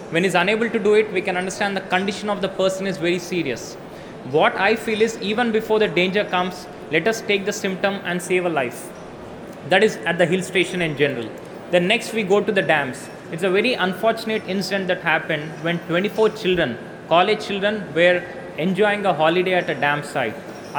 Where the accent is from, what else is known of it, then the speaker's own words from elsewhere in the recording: India; English is a second language; from India.